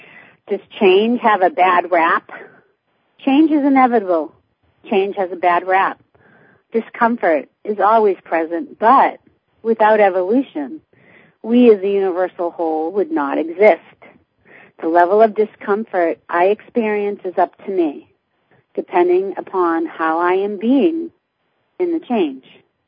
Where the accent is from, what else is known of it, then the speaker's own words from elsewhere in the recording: Boston, Massachusetts, United States; accent: Boston; That was my Boston accent that slipped in there.